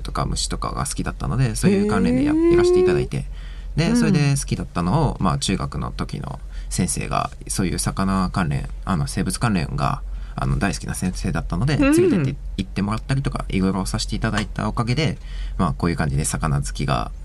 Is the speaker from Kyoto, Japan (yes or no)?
yes; Kyoto, Japan; あ、自分は京都から来ました。